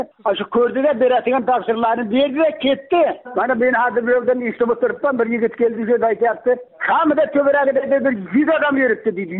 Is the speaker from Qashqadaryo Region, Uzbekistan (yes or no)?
no; Angor, Surxondaryo Region, Uzbekistan; Yo'q, men hali Guliston mahallasidanman men, Angordan.